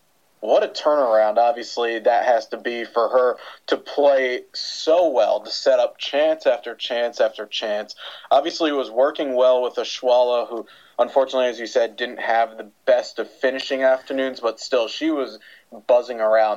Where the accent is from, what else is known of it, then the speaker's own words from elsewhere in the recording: United States; I, as an American who would want to watch the FAWSL, where can I go to watch other than trying to find an illegal stream